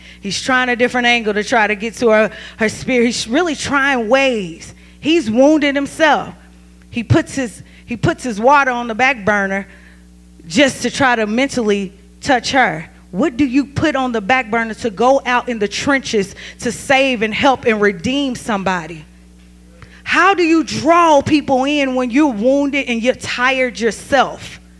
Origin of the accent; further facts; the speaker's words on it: Lexington, Kentucky, United States; And it's in my home state, Lexington, Kentucky